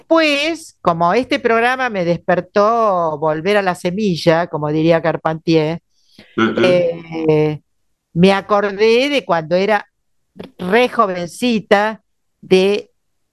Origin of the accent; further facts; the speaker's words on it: Buenos Aires, Argentina; Porque realmente que es un orgullo para los que somos porteños.